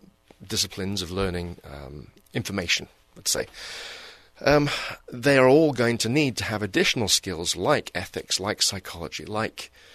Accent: England, United Kingdom; moved away; So I moved from England 20 years ago.

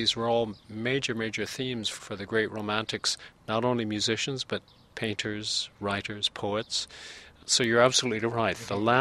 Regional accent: Morro Bay, California, United States; And that's why before I was 1 year old, I grew up here in Morro Bay.

